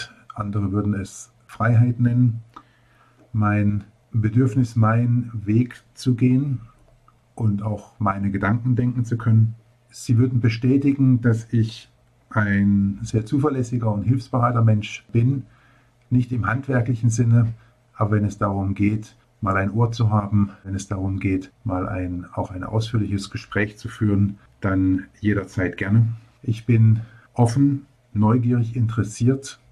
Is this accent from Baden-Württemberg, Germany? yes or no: yes; Baden-Baden, Baden-Württemberg, Germany; also born or lived in Rastatt; Baden-Baden gezogen. Dort bin ich 10 Jahre aufgewachsen und im Alter von, als ich dann 12 Jahre alt war, sind wir von Baden-Baden nach Rastatt gezogen.